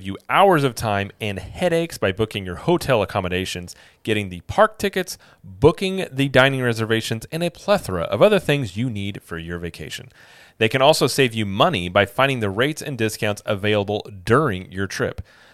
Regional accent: Midwest, United States; at least where we're from the Midwest, you always walked up to the door, rang it

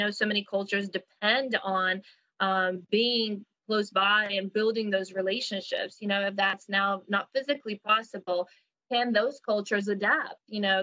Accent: Saint Petersburg, Russia; English is a second language; Okay, so I will say my hometown, St. Petersburg, Russia, is probably still one of the most beautiful cities that I have ever been to.

